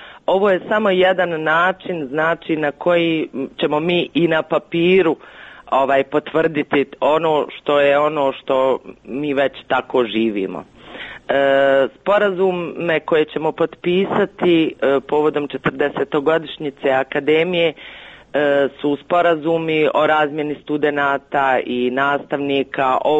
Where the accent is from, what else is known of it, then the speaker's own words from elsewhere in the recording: Sarajevo, Federation of Bosnia and Herzegovina, Bosnia & Herzegovina; sa mnom u klasi, ja sam bila jedina iz Sarajeva.